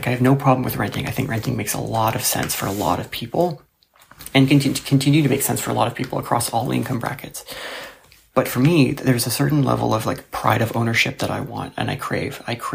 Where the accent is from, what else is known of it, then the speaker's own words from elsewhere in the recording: Toronto, Ontario, Canada; I'm from Toronto and I'm 31 years old.